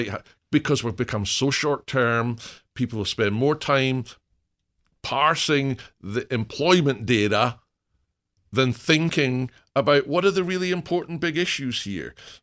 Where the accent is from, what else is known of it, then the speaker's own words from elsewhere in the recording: Glasgow, Scotland, United Kingdom; Well, that's where I'm from originally. I was born in Glasgow, yeah.